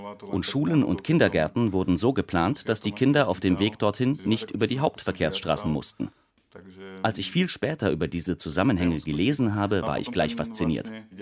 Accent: Košice, Košice Region, Slovakia; Ich stamme aus Košice und bin selbst in einer Plattenbausiedlung groß geworden.

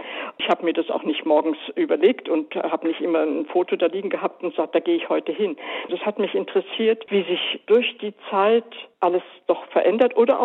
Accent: Berlin, Germany; born there; also born or lived in Bavaria; Vielleicht, weil ich doch Berlinerin bin, geborene Berlinerin und es in Bayern nicht ausgehalten habe.

